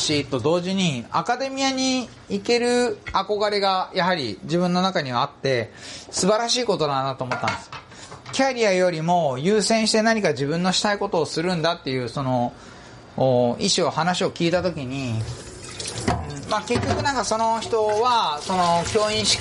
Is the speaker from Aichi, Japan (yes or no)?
yes; Toyohashi, Aichi, Japan; now in Kyoto, Japan; 私もともと愛知県の豊橋出身ということもあって